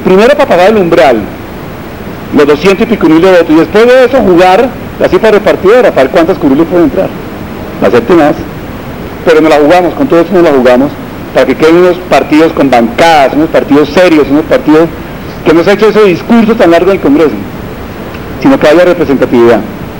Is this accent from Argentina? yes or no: no; Cartagena, Bolívar, Colombia; No es en la costa, yo soy cartagenero, pero no solamente en la costa.